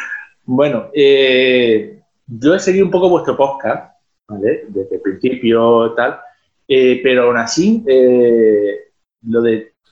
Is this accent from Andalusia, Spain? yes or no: yes; Marbella, Andalusia, Spain; Yo soy de Marbella, Málaga